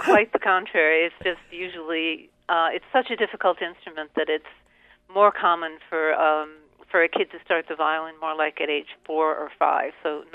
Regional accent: Detroit, Michigan, United States; I grew up in Detroit, and I went to the All City junior orchestra rehearsals

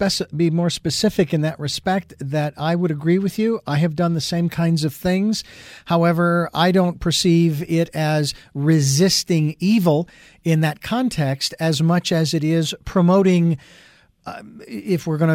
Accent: Phoenix, Arizona, United States; I'm from Phoenix, Arizona, where the baseball team, the Diamondbacks, are from

